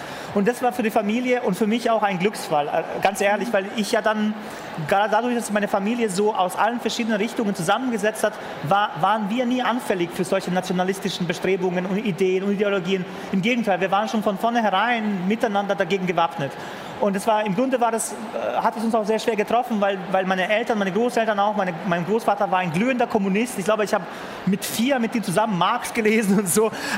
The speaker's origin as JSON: {"language": "German", "country": "Bosnia & Herzegovina", "said": "dann bei uns in Bosnien, das war schon sehr überraschend"}